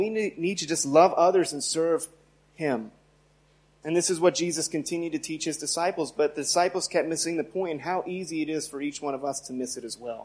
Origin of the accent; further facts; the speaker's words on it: United States; it hits a little different since I'm from America.